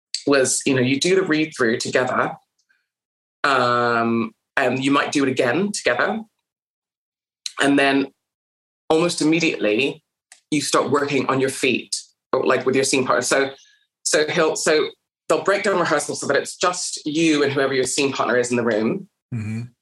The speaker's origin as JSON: {"language": "English", "country": "Canada", "second_language": "English", "moved": "yes", "said": "It's like I came from Canada and I had to learn English. I had to learn, you know, everything that I missed in terms of all the cultural references and all that stuff and how people think here."}